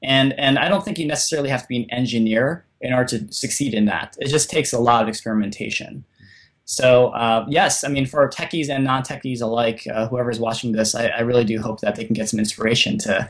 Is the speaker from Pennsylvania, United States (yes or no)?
no; Detroit, Michigan, United States; It's based in Detroit, which is my hometown.